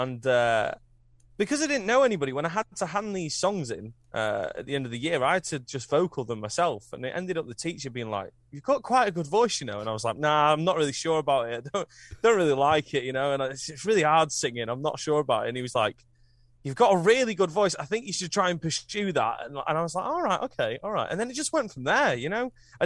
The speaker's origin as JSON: {"language": "English", "region": "North West England", "country": "United Kingdom", "tie": "born or raised there", "said": "I moved there when I was 3 to Cheshire, so I don't know how I'm Scottish by DNA"}